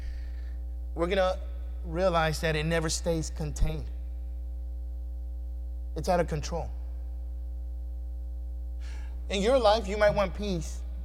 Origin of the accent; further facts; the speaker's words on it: Texas, United States; one of the things I realized growing up in Fifth Ward